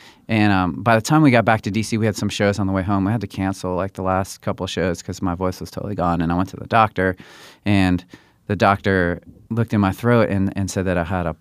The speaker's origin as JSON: {"language": "English", "town": "Washington", "region": "District of Columbia", "country": "United States", "said": "We're originally from Washington, D.C., and did the local band thing"}